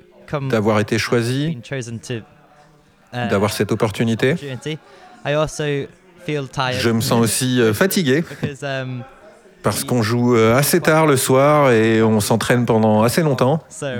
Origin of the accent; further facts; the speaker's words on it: Kendal, North West England, United Kingdom; French is a second language; Je viens de Kendal, en Cambria, qui est en Angleterre.